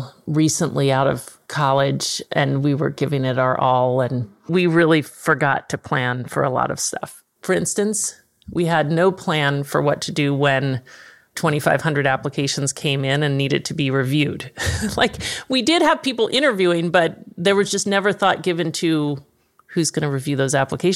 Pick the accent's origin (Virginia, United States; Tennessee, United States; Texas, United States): Texas, United States; Dallas; He's from Dallas. I'm from Dallas.